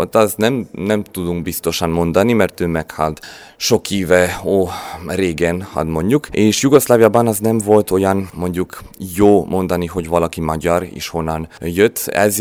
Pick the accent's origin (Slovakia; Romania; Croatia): Croatia; Šibenik, Šibenik-Knin County; Hungarian is a second language; Hát az én Sibenikból jöttem, akkor Sibenik ez szép város Horvátországban, teljesen horvát város, ez egy régi város